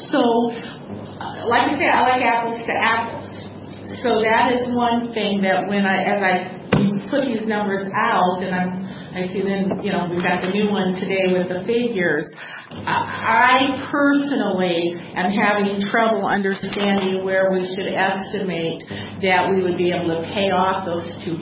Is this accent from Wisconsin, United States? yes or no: no; Iowa, United States; So maybe because I'm from Iowa, right, North Iowa, and Clear Lake's there.